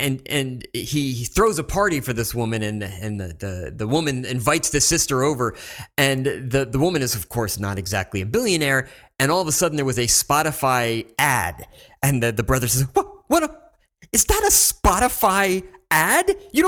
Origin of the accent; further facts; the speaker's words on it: New York, United States; I actually had heard of him, being a New Yorker.